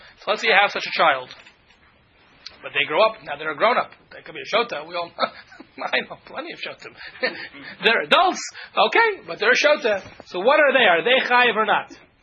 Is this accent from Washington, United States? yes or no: no; Cincinnati, Ohio, United States; But when I grew up in Cincinnati, there was a Rav who had a son who was definitely off.